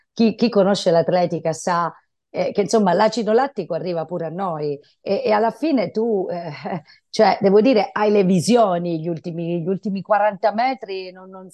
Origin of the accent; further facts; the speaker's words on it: Reggio Calabria, Calabria, Italy; born there; now in Milan, Italy; Io vivo a Milano, ma sono nata a Reggio Calabria